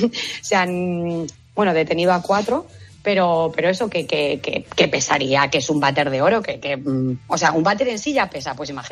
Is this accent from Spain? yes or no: yes; Cuenca, Castilla-La Mancha, Spain; accent: Cuenca; yo, que soy de Cuenca y tengo mucho acento de Cuenca hablando inglés